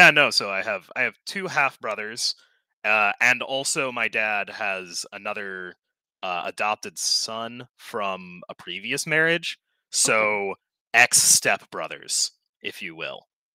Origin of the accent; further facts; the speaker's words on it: Arkansas, United States; Okay, so I grew up in Arkansas, and I learned late in life that cheese dip is an Arkansas thing.